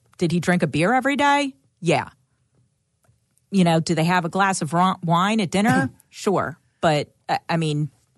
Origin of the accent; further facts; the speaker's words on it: Newtown Square, Pennsylvania, United States; So I grew up in Newtown Square in Delco.